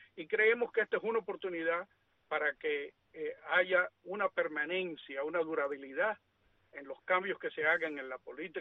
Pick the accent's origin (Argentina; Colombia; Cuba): Cuba; born there; moved away; somos nacidos en Cuba, somos ciudadanos cubanos